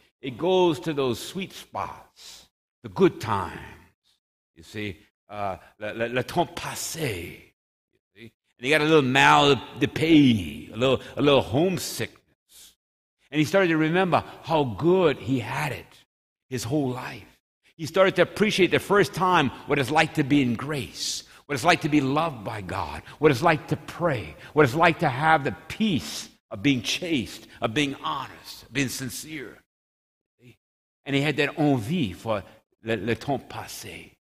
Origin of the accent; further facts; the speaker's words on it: Louisiana, United States; I'm from St. Landry Parish, Yambly capital of the world. You follow me? That was the Grand Tracas was the Jambly, or the Yambly. You follow me? I grew up as a kid judging sweet potatoes.